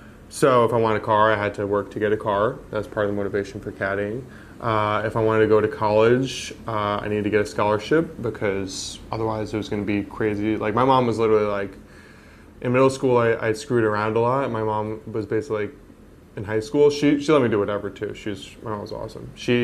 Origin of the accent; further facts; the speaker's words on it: New Jersey, United States; The catch is, you know, I grew up in Jersey, so you could only do it 6 months.